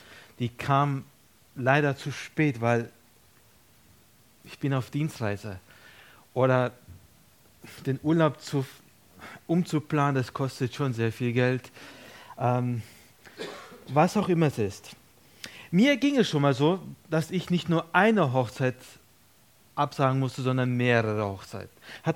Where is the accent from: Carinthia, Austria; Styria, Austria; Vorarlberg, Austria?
Carinthia, Austria; Villach; ich bin aus Villach, darf seit 20 Jahren schon in Kärnten sein.